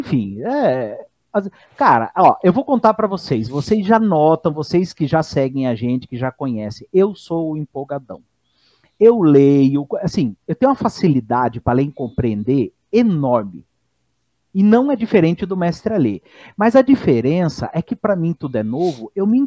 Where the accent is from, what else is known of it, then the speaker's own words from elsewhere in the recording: São Paulo, Brazil; now in Juazeiro do Norte, Brazil; eu sou do interior de São Paulo, eu tô morando em Juazeiro do Norte há 10 anos